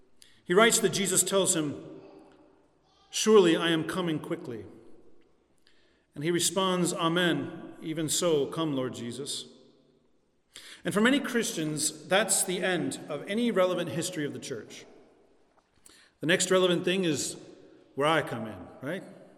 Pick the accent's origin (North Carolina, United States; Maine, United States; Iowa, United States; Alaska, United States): North Carolina, United States; I know, I'm in Georgia, but I'm also from North Carolina, so I have no problem drinking Pepsi.